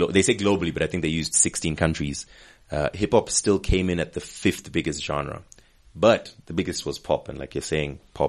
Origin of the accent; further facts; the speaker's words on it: Atlanta, Georgia, United States; I'm from Atlanta.